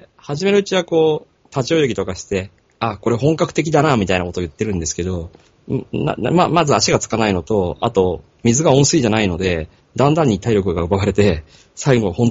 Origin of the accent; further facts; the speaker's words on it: Shizuoka, Japan; 私は静岡なんですけども